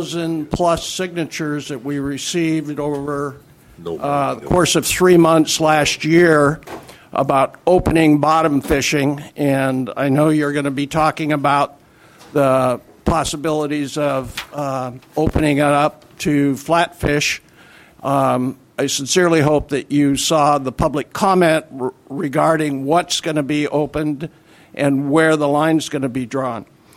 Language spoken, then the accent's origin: English; Brennan, Washington, United States; I'm from Brennan, Washington.